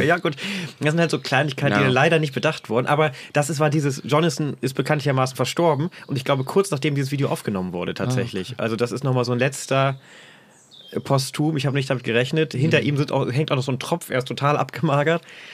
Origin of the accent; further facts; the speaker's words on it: Braunschweig, Lower Saxony, Germany; aus meinen ursprünglichen Zirkeln, wo ich herkomme, Braunschweig